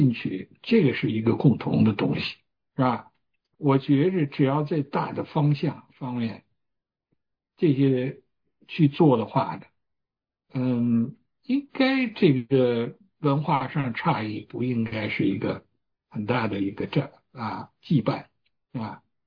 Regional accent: China; 我就讲我们中国人呢有一个传统

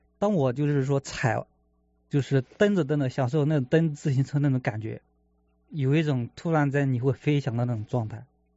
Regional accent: Ruijin, Jiangxi, China; 我来自祖国大陆的江西瑞金。

